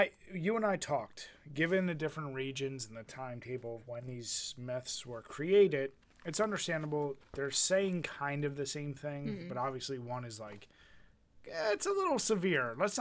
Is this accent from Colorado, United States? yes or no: no; Philadelphia, Pennsylvania, United States; Because obviously, even though we grew up in Philly, Pennsylvania Dutch things have infiltrated the culture.